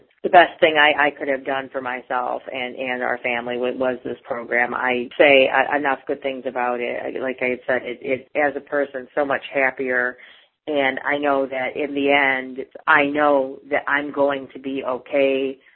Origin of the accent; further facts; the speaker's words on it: Lindale, Texas, United States; I'm from Lindale, Texas.